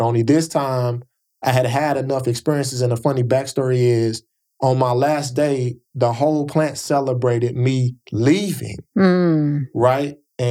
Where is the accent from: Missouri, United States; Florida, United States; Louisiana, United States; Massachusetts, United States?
Missouri, United States; St. Louis; now in New York, United States; Now, I grew up in Urban League programming in St. Louis.